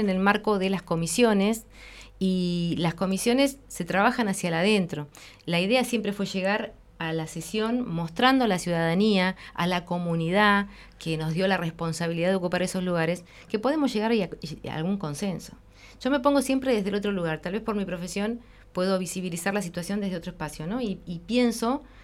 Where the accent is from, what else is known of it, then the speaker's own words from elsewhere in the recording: Viedma, Río Negro, Argentina; Yo soy de Viedma y no es que esto sea un mérito o me distinga.